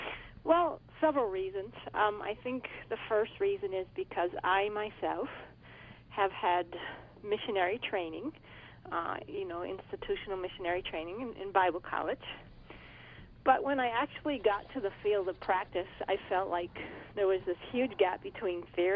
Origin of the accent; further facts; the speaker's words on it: United States; Yeah, well, I think as an American, we often do come when we go in a cross-cultural setting, we come with the answers.